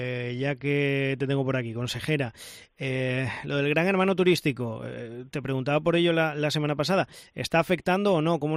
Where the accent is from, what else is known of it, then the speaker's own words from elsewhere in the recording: Extremadura, Spain; los que somos extremeños lo sabemos